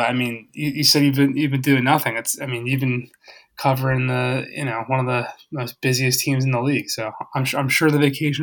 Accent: Philadelphia, Pennsylvania, United States; It started with the fact that I'm from Philly originally.

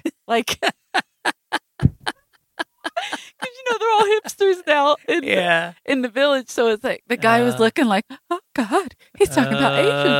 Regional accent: New York City, New York, United States; I'm from Brooklyn.

